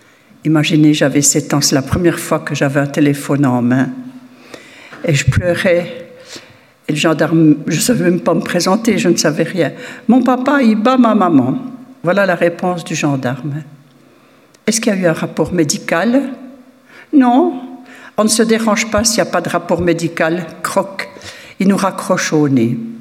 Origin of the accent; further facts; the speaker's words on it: Grand Est, France; born there; Je suis née dans les Vosges, en France, le 22 octobre 45.